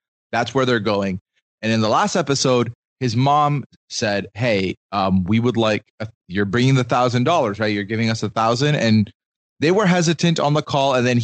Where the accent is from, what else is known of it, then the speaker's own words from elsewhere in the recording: Dubai, United Arab Emirates; so I was born and raised in Dubai.